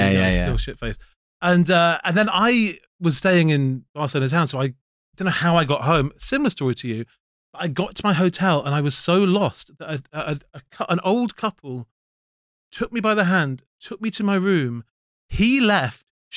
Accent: New Zealand; I'm from New Zealand.

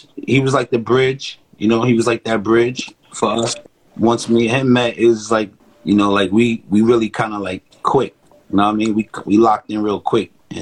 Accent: New York City, New York, United States; So I grew up in Harlem and Washington Heights.

